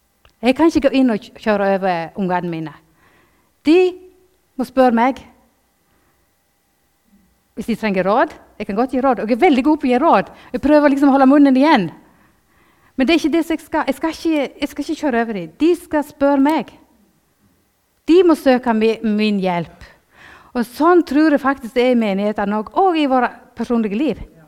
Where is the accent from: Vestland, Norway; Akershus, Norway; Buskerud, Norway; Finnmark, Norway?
Vestland, Norway; Nå, altså, jeg er sogning. Det er ikke alle som forstår hva jeg sier.